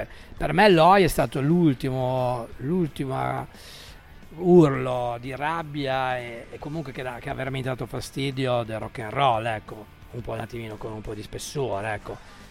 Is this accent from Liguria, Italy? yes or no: yes; Savona, Liguria, Italy; siamo di Savona